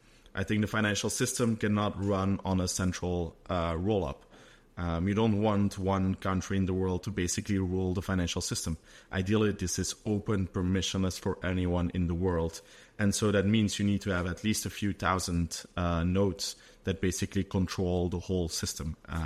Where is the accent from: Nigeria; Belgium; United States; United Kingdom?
Belgium; I grew up in Belgium, so Belgium for most of my life, actually.